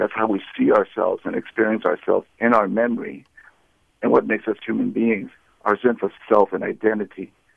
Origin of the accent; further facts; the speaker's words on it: Yangon, Yangon Region, Myanmar; now in United States; I'm from Burma originally, Rangoon